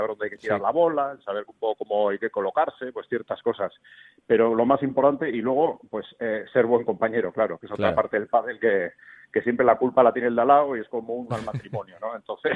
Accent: Bilbao, Basque Country, Spain; para los que somos de Bilbo

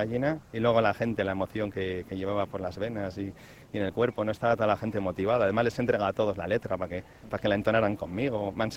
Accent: Bilbao, Basque Country, Spain; Siendo un bilbaíno aquí de pro, defendiendo siempre a la ciudad

